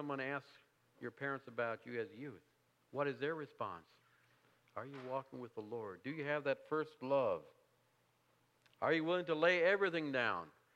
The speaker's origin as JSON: {"language": "English", "region": "Ohio", "country": "United States", "said": "I failed to mention, we're from Southern Ohio. If you get down to Southern Ohio, certainly come and visit us."}